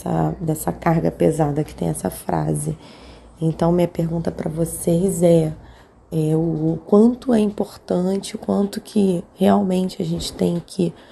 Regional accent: Rio de Janeiro, Brazil; tenho 39 anos, sou do Rio de Janeiro.

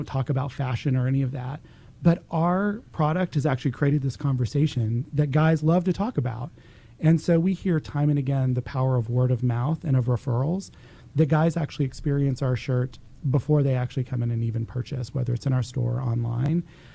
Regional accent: Arlington, United States; I grew up here in Arlington, and my first job in high school was at my local Gap store

